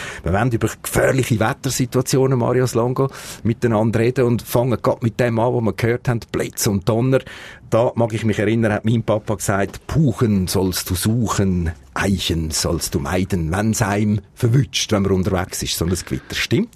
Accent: Switzerland; Zum Beispiel habe ich etwas gefunden, 1480 da bei uns in der Schweiz.

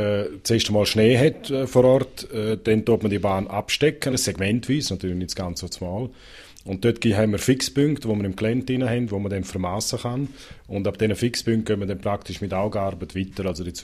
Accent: Celerina, Graubünden, Switzerland; ich bin hier aufgewachsen in Zellerina, praktisch neben diesen beiden Bahnen.

